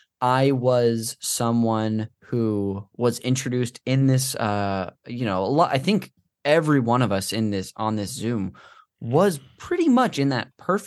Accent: Modesto, California, United States; our parents used to sing in the same choir at this church we went to growing up in Modesto.

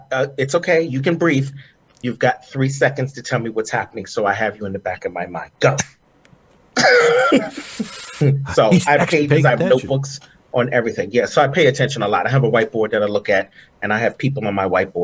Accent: New York, United States; Yeah, I'm born and raised in New York.

